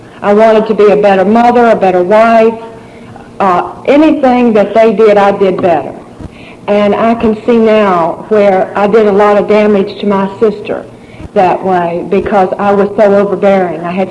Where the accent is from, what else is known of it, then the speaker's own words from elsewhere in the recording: Covington, Virginia, United States; also born or lived in Roanoke; I was born and raised in Covington, Virginia. There's a big West Vaco there. Y'all probably know what I'm talking about. And I lived there until we moved to Roanoke.